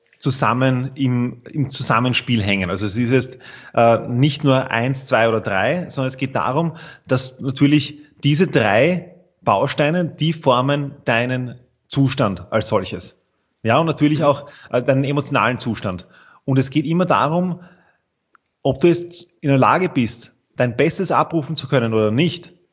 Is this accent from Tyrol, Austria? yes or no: no; Vienna, Austria; ich bin aus Wien, so wie du.